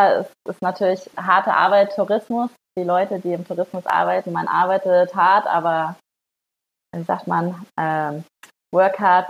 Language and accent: German; Northern Germany, Germany; Ich komme auch aus Norddeutschland und das hat man bei ihm aber voll krass gehört.